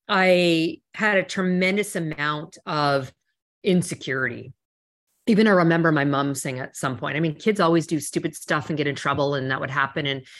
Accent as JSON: {"language": "English", "town": "Ottawa", "region": "Ontario", "country": "Canada", "tie": "born there", "said": "Your listeners might detect the faintest bit of an accent. I'm originally from Canada, and so I was born in Ottawa, which is the nation's capital, actually."}